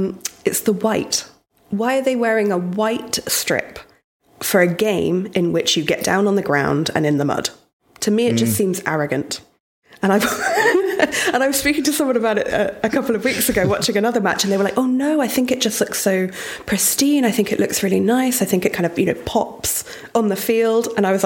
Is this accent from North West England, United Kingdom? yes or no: no; Exeter, South West England, United Kingdom; moved away as an adult; also born or lived in Spain; now in Edinburgh, United Kingdom; I was raised in England. I grew up in a city called Exeter in the southwest.